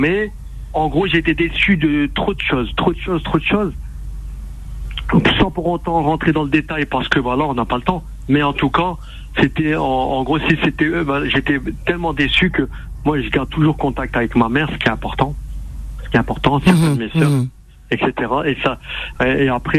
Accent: Hauts-de-France, France; accent: Nord accent; moved away; Moi, je suis originaire du Nord.

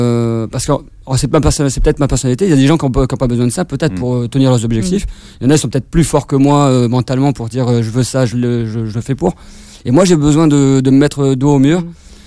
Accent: Marseille, Provence-Alpes-Côte d'Azur, France; c'était symbolique pour moi en tant que Marseillais.

